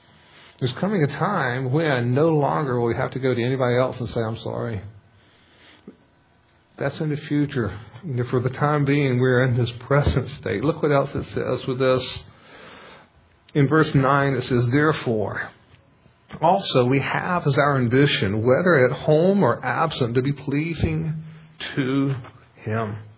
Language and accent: English; North Carolina, United States; I come from North Carolina, I've got no class or culture whatsoever.